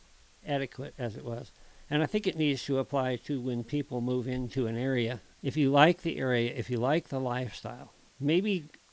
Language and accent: English; Bighorn, United States; You guys know that I was raised in Bighorn. My mother was raised in that same house out in Bighorn.